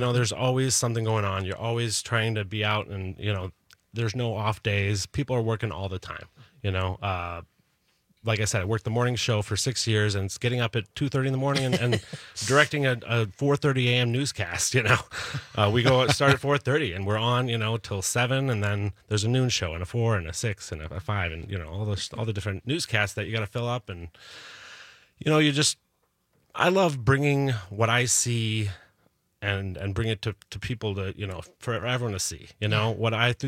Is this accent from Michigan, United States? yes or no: no; Chicago, Illinois, United States; now in Madison, United States; I'm from Chicago originally, but came up here to Edgewood College